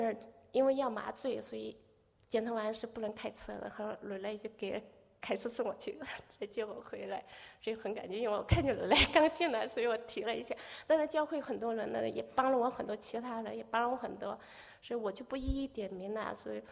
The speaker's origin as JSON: {"language": "Chinese", "country": "China", "said": "我是中国人"}